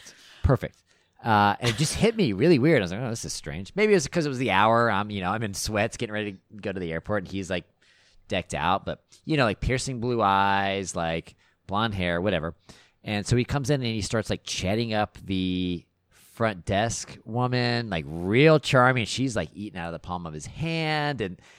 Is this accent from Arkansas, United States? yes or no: no; Texas, United States; We had a neighbor growing up in Texas